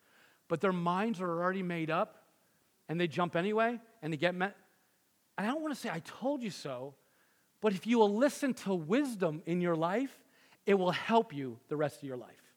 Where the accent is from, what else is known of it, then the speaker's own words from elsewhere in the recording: New Jersey, United States; Now, I'm from North Jersey.